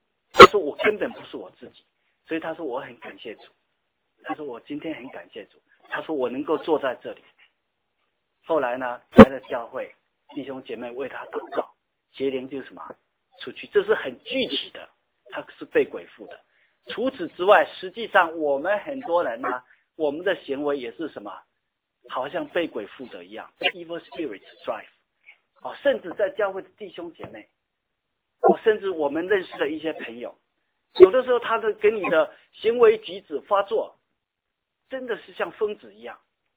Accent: Xiamen, Fujian, China; 我们在厦门，我在厦门鼓浪屿长大

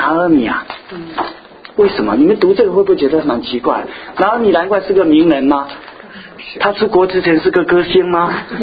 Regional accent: Xiamen, Fujian, China; 我记得我是在厦门鼓浪屿出生的哈，鼓浪屿我们那个小岛哈，鼓浪屿是个小岛，是 totally 是个 island， 大概只有20000人。

